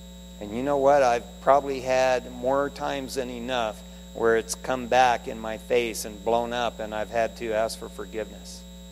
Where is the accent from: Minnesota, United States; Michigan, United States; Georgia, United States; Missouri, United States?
Michigan, United States; Detroit; I can't tell you how many times growing up in Detroit where Dad would pick the TV up and throw it through the front window